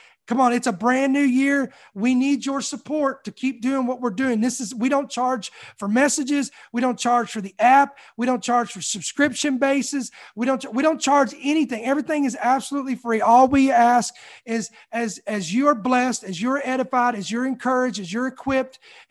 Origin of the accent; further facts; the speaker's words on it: Kentucky, United States; That's an old country saying, don't worry about it. I'm from Kentucky.